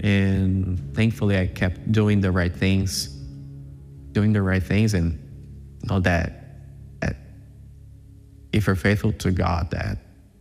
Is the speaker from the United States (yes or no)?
no; Brazil; I'm 27 years old. I was born and raised here in Brazil.